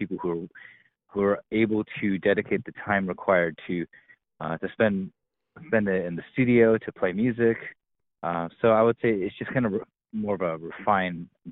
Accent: United States; Like growing up, even though most of us were born and raised in the United States, how it feels to be in this country and feel like you're not a part of it

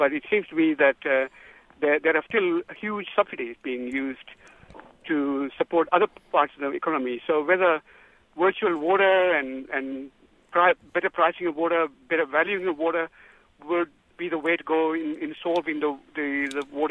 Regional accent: Perth, Western Australia, Australia; now in France; I'm here living in Champagne, but I came from Australia. And it's an interesting story going on there. I come from Perth

